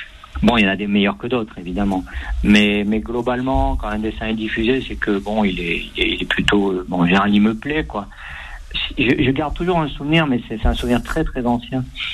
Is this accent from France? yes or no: yes; Nice, Provence-Alpes-Côte d'Azur, France; Je supporte l'OGC Nice en tant que niçois.